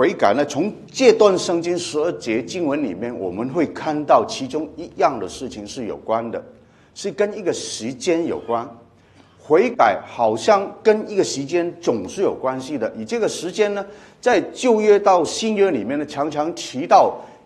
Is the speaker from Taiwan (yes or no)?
no; Macau; also born or lived in Hong Kong; 我是在澳门出生，澳门长大了，后来到香港去读书。